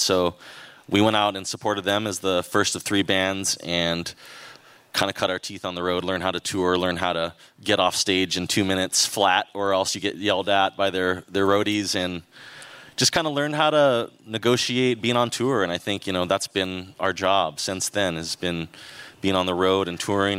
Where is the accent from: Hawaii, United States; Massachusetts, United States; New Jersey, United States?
Hawaii, United States; We're from Hawaii. Hawaii is a place where you can't, if you get a little too big for your britches, you will get probably brought down to earth.